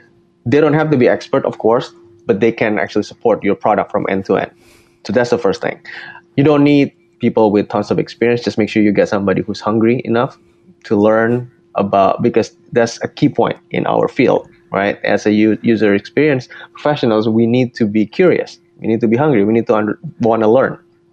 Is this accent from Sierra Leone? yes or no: no; Indonesia; moved away as an adult; now in United States; I came here to the States. I'm originally from Indonesia. I came here to the States for college